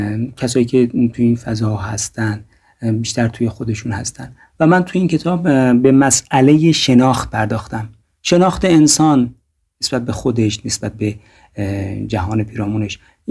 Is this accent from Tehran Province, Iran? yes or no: no; Qom, Iran; با نویسندگان و اساتید خوب ایرانی داخلی، یعنی اون شهر خودمون قم